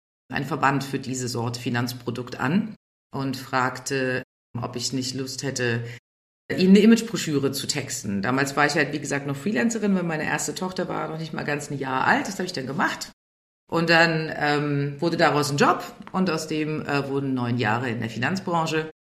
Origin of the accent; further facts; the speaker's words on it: Dresden, Saxony, Germany; now in Berlin, Germany; in Dresden, wo ich aufgewachsen bin und studiert habe.